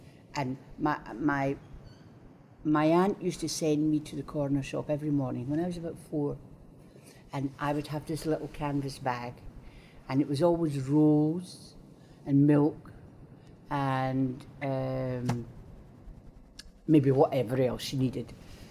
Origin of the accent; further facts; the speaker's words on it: Glasgow, Scotland, United Kingdom; I was born in 1941 in the Gorbals in Glasgow, Irish illegitimate.